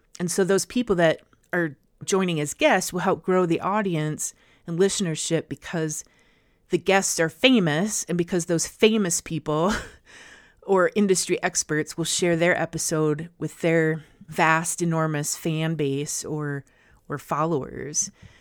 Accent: Midwest, United States; because I'm from the Midwest and it's awkward and we don't like to ask for anything.

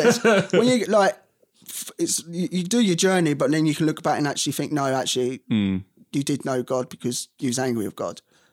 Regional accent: Maidstone, South East England, United Kingdom; No, Maidstone. I was born and bred, I think, in Maidstone.

